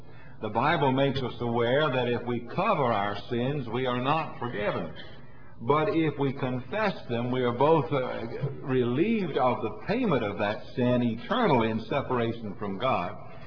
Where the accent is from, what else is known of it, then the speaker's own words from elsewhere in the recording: the South, United States; Now I grew up as a teenager having to face the consequences of slavery, because I grew up in the South, and I grew up having to face the reality of prejudice.